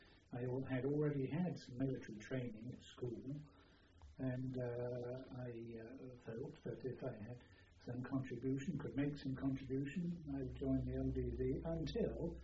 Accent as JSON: {"language": "English", "town": "Bristol", "region": "South West England", "country": "United Kingdom", "tie": "born or raised there", "said": "I was born in Bristol."}